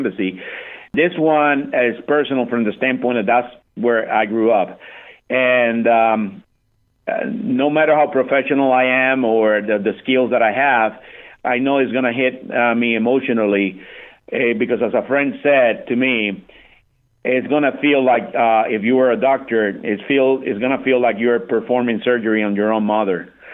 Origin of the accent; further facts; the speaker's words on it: Puerto Rico; moved away as an adult; now in United States; I am born and raised in Puerto Rico. I came to the mainland when I was 25